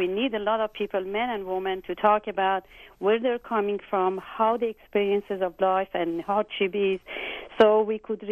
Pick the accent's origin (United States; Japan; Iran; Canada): Iran; moved away; I'm from Iran. I was the first generation that I moved to this culture